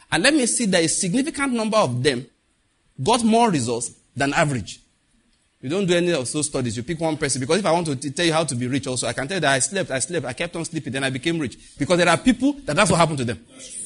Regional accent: Lagos, Nigeria; I came from Lagos where every week I went to three bookshops.

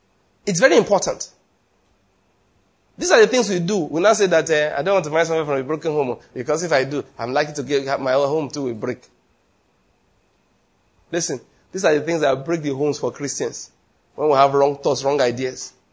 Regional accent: Benue, Nigeria; You know, I'm from Benue State. We don't marry from Nasarawa.

